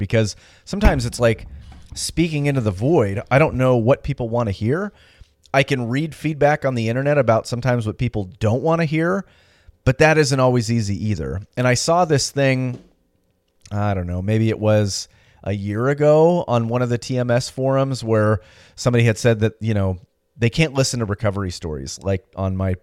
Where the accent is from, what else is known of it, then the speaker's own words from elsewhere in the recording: Chico, California, United States; And this year we're going to head to Bend, Oregon, Chico, California, which is my hometown, and that'll be cool.